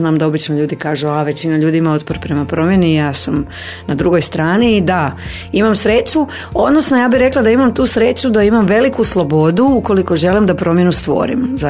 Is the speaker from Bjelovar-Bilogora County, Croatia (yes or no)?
no; Rijeka, Primorje-Gorski Kotar County, Croatia; a ja sam Riječanka, ja čak i ne znam slovenski